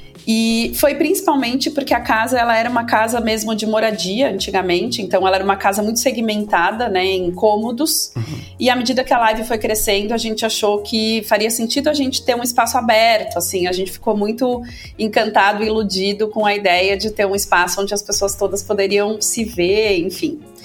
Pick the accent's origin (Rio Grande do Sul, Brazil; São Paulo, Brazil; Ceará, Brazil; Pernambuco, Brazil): São Paulo, Brazil; born there; eu nasci em São Paulo, eu atualmente moro entre São Paulo e Rio de Janeiro